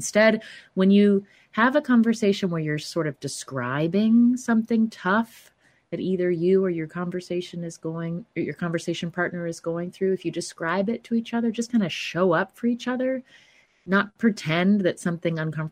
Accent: the South, United States

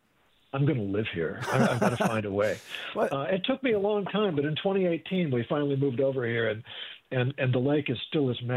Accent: Minnesota, United States; I grew up in Minnesota.

